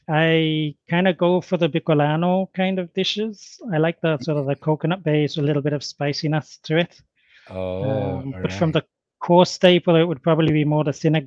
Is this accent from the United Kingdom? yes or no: yes; United Kingdom; moved away as an adult; now in Philippines; I'm a British national, but I've lived, studied, worked in 10 different countries before I arrived in the Philippines. So Philippines is country number 11